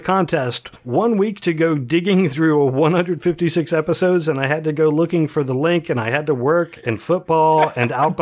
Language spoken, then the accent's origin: English; East of England, United Kingdom; Although I grew up in Bedfordshire, and technically I never had one while I was there